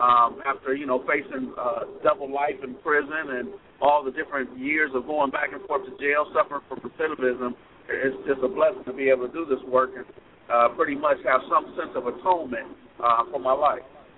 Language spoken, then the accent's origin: English; Los Angeles, California, United States; I grew up in the West Adams area of Los Angeles for 27 years.